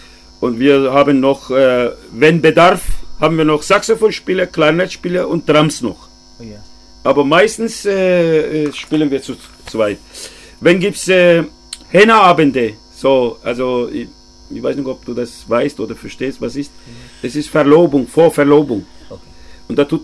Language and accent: German; Uşak, Uşak Province, Turkey; German is a second language; Ich komme aus der Türkei. Okay. Und zwar Uşak.